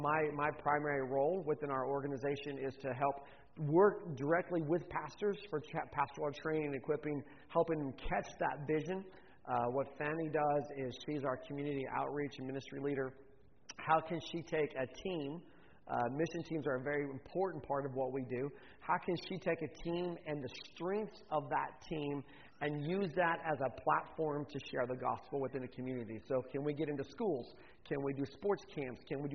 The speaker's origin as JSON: {"language": "English", "town": "Oklahoma City", "region": "Oklahoma", "country": "United States", "lives_now": "Panama", "said": "We live in the Republic of Panama. I'm from Oklahoma, from west of here, Oklahoma City area."}